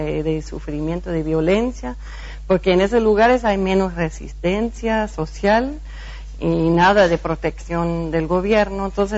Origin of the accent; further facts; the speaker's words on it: Canada; yo siento que el trabajo mío como canadiense es ir destapando los oídos canadienses